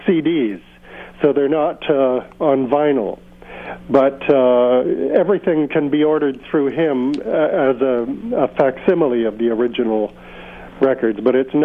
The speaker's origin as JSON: {"language": "English", "region": "London", "country": "United Kingdom", "tie": "born or raised there", "moved": "as an adult", "said": "I was born in London, grew up there, but I moved away to teach school when I was 20, and have never moved back since, except for 1 year to go to university."}